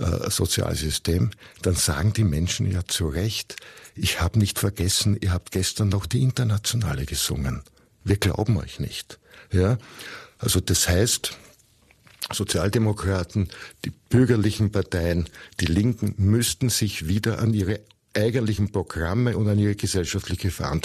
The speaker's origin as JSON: {"language": "German", "country": "Austria", "said": "dann sage ich Ihnen als Österreicher"}